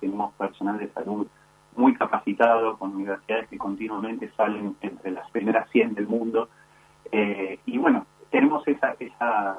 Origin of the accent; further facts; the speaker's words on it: Argentina; la aspiración que tiene uno como argentino